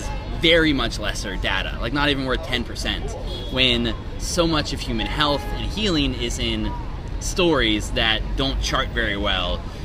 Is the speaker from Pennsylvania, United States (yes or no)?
yes; Pennsylvania, United States; I came from Pennsylvania, Dutch country. So I grew up in the church